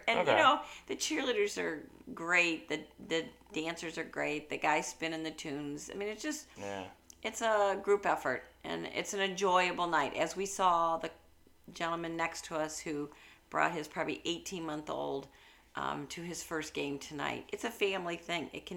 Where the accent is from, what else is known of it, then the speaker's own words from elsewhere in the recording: Akron, Ohio, United States; Growing up in Akron, Ohio, going to St. Vincent's School.